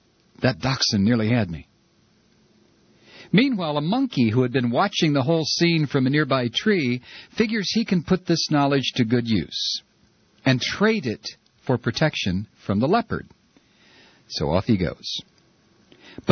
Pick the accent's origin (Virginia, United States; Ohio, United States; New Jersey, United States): Ohio, United States; Toledo; I was brought up in Toledo, Ohio, so we had the Cleveland Indians, Detroit Tigers, Chicago White Sox, and Chicago Cubs close by.